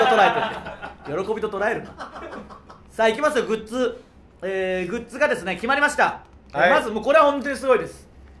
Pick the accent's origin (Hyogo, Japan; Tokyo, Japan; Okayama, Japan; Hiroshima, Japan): Okayama, Japan; Tsuyama; 今回も我々の地元岡山県津山市の工場で、制作した純津山さんですから